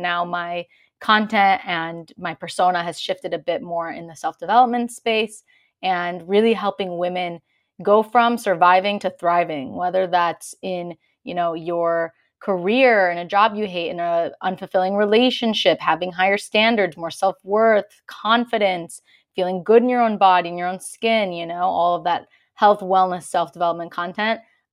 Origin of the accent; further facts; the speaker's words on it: Chicago, Illinois, United States; I'm originally from Chicago.